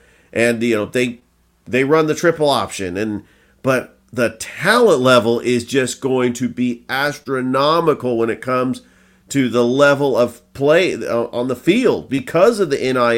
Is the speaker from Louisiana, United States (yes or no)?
no; California, United States; And I'm learning, because I'm from California, but I've been living in the South for, well, almost 20 years now.